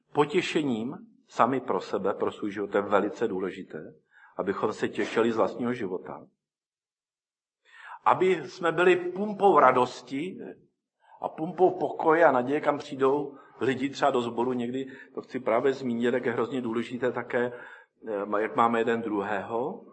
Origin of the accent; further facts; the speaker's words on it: Zlín, Zlín Region, Czechia; born there; Já se narodil ve Zlíně, už říct se vší úctou, já jsem Moravan, moje rodiče, původem z Brna rodáci.